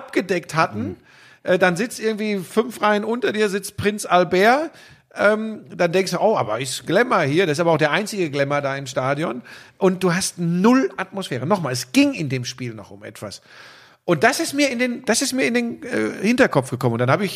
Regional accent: North Rhine-Westphalia, Germany; da bin ich aber wirklich so vielleicht auch ein Kind des Ruhrgebiets.

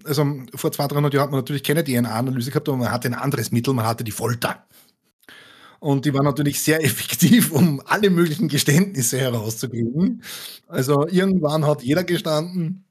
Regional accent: Austria; den gibt es so in der Form bei uns in Österreich nur mehr sehr, sehr selten

